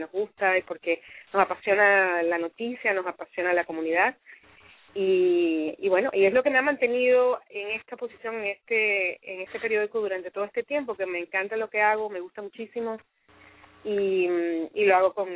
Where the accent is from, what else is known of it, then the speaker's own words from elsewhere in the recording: Venezuela; moved away as an adult; now in United States; Yo soy periodista, estudié en Venezuela, que es el país de donde vengo, y allí estudié comunicación social, y en el año 86 me vine a Estados Unidos a la aventura